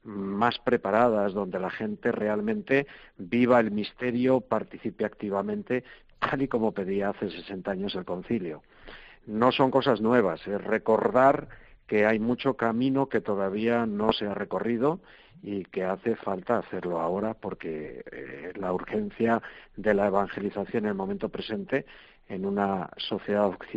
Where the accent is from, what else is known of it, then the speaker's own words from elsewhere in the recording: Castile and León, Spain; tanto en Galicia como en mi tierra, en Castilla y León, donde hay una despoblación y una dispersión grande